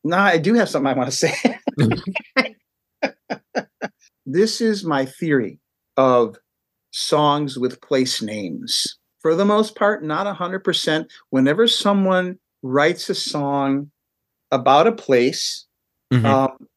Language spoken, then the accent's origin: English; Chicago, Illinois, United States; born there; first of all, I was born in Chicago.